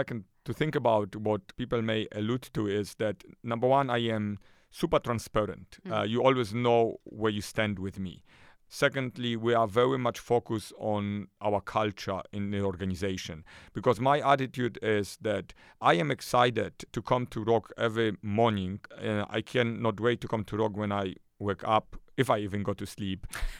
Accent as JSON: {"language": "English", "country": "Poland", "tie": "born or raised there", "said": "I grew up in Poland, in communist Poland during the 80s. And when I was growing up in Poland, I always had this little bug for entrepreneurism."}